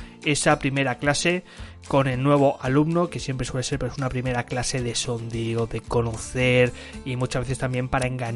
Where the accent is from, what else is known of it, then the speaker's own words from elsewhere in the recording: Barcelona, Catalonia, Spain; soy de Barcelona, he sido profesor de L durante pues unos cuantos añitos por diferentes países